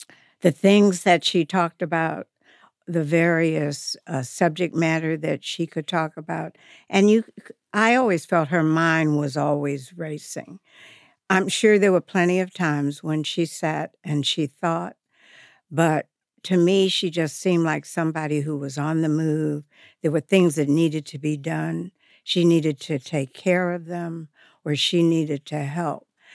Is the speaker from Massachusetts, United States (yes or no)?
yes; Massachusetts, United States; born there; also born or lived in Topeka / Cheyenne; now in Washington, D.C., United States; I was born in Massachusetts. Then I lived in Topeka, Kansas, and then Cheyenne, Wyoming. And then we moved to Washington.